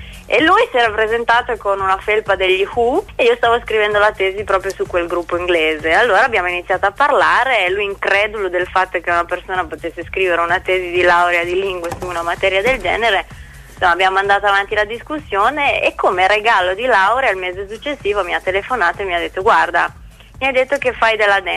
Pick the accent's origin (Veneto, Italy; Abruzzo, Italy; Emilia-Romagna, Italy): Emilia-Romagna, Italy; Modena; Io sono di Modena.